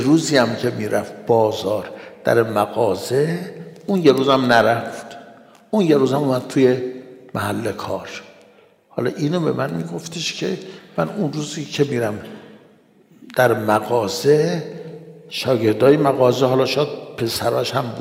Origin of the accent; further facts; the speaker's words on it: Iran; born there; ما در ایران متولد شدیم، پدر مادرمون هم شیعه بوده